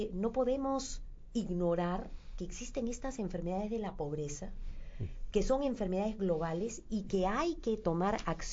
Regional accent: Peru; creo que como país y como peruanos tenemos que pensar

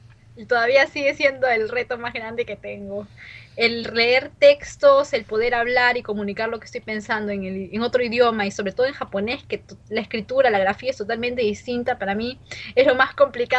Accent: Peru; also born or lived in Japan; Yo me considero más peruana que japonesa.

